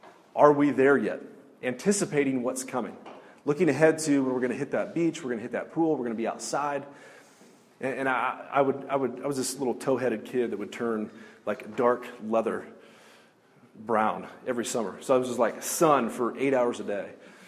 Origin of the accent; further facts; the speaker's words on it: Indiana, United States; So I grew up in Indiana.